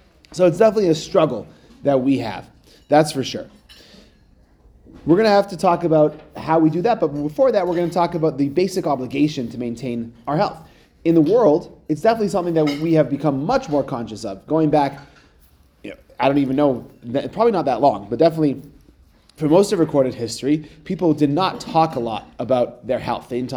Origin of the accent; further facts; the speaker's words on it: Edmonton, Alberta, Canada; I'm originally from Edmonton, Canada.